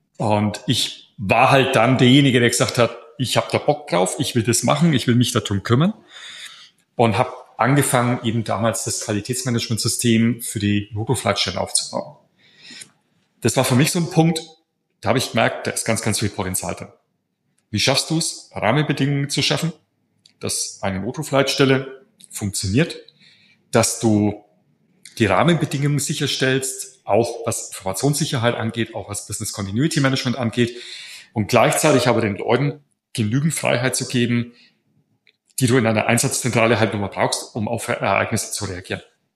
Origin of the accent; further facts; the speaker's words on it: Nuremberg, Bavaria, Germany; Ich komme aus Nürnberg